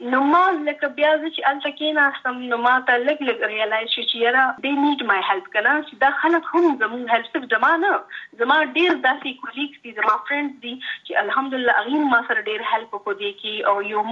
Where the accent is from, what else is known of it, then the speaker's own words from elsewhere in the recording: Peshawar, Khyber Pakhtunkhwa, Pakistan; زو بلان کوم پېښور نه